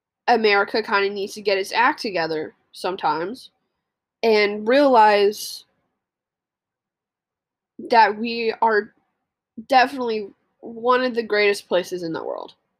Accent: United States; I'm an American. I am privileged enough to live in a country where we have pretty good education.

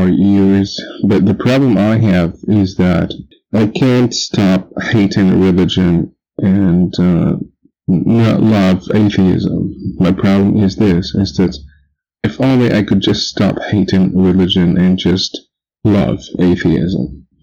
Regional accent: Morocco; English is a second language; I'm from Morocco, and I repeat, Morocco, not Monaco. And I'm an atheist. I've been an atheist for 5 years.

